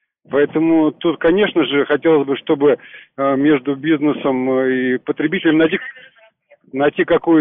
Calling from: Moscow, Russia; из Москвы.

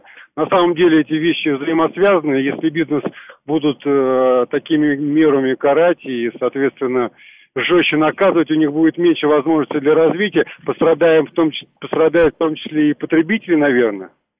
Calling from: Moscow, Russia; из Москвы.

